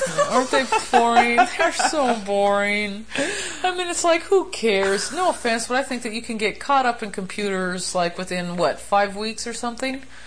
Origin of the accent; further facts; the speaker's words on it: Switzerland; I grew up in the Swiss Alps. You know, we have been here our whole lives